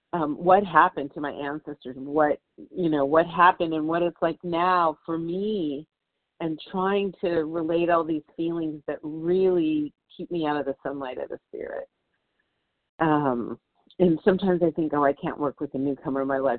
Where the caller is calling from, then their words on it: California, United States; I'm calling from Southern California, and it's gray and gloomy over here by the beach.